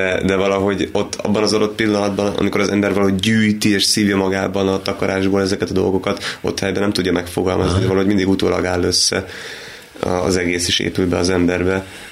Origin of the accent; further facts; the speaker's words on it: Budapest, Hungary; mondom ezt úgy, hogy pesti vagyok, és akkor elhúzok Szegedre